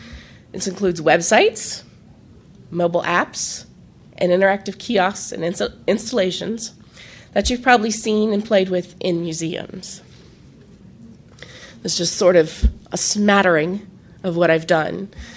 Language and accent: English; Maryland, United States; And I said, "Well, I'm from Maryland. I'm going to move back to D.C.